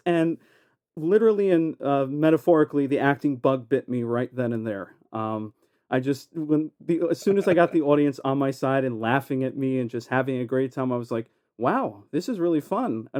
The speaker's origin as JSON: {"language": "English", "town": "Edison", "region": "New Jersey", "country": "United States", "tie": "born or raised there", "said": "Well, that takes me back to when I was 6 years old. I grew up in Edison, New Jersey. I went to Woodbrook Elementary School."}